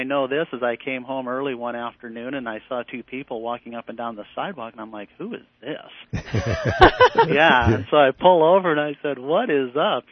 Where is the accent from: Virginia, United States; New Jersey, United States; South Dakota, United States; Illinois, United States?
South Dakota, United States; now in Newport Beach, United States; I'm originally from South Dakota, and I now reside out here in Newport Beach, California.